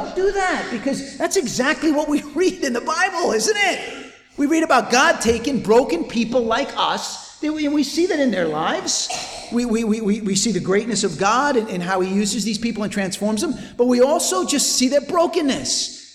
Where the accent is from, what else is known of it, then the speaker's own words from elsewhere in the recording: United States; It's obvious to you, some of you know this, I come from America. Americans are big on bumper stickers.